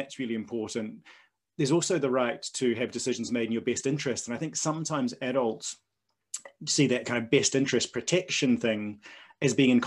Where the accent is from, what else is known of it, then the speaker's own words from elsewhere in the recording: New Zealand; moved away as an adult; now in Scotland, United Kingdom; And I'm from New Zealand, as people may pick up from my accent, which I still have even after 20 years of living in Scotland.